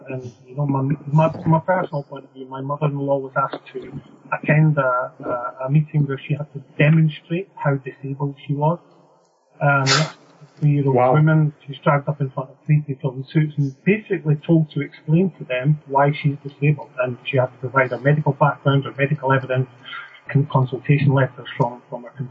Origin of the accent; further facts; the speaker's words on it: England, United Kingdom; now in Scotland; I mean, I'm actually English. I'll squint that one just now, but I'm a naturalised Scot.